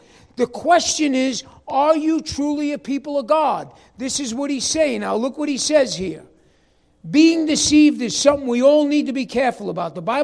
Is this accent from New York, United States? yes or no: yes; New York City, New York, United States; And even I'm from New York City. I don't know. There's nothing out here.